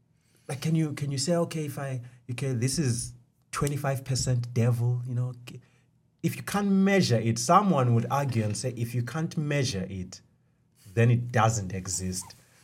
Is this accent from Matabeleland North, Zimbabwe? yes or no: yes; Victoria Falls, Matabeleland North, Zimbabwe; Where I grew up in the Victoria Falls, we have the Nyami Nyami.